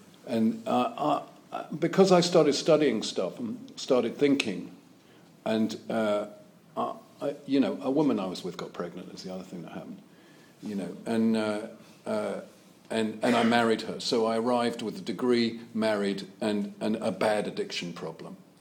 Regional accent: London, United Kingdom; also born or lived in Sussex; You know, I grew up in London and Sussex.

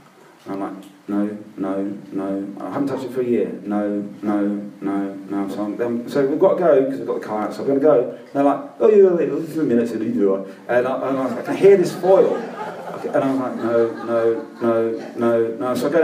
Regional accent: Hampstead, London, United Kingdom; born there; I was born in Hampstead.

